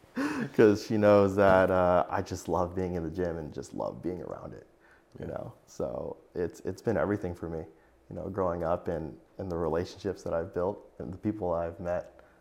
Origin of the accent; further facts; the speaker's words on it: Monterey Park, California, United States; I grew up in Monterey Park, Alhambra area, that San Gabriel Valley. It's a little bit smaller.